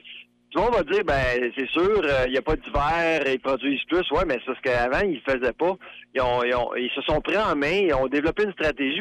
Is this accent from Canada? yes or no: yes; Canada; en tant que Canadien, je suis seul Canadien sur le programme là pour donner une conférence ici.